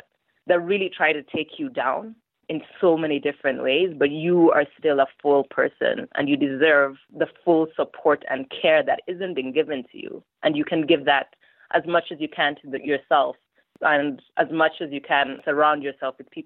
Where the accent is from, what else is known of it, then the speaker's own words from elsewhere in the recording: Kenya; I grew up here in Kenya.